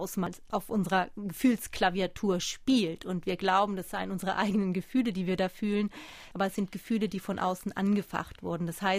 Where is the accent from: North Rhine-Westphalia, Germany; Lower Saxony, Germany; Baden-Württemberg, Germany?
Baden-Württemberg, Germany; Muggensturm; also born or lived in Malsch; Muggensturm. Geboren bin ich in Malsch, denn in Muggensturm gibt es kein Krankenhaus.